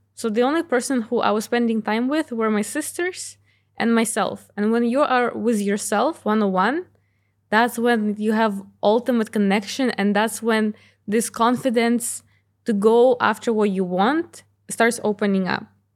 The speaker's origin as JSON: {"language": "English", "town": "Novovolynsk", "region": "Volyn Oblast", "country": "Ukraine", "tie": "born or raised there", "said": "because I grew up in Ukraine, first of all, in a very small city. It's 50,000 people."}